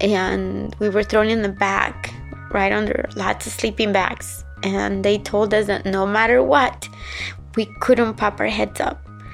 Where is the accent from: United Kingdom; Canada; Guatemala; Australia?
Guatemala; now in United States; I am a refugee from Guatemala, and I have lived in the United States since 1985.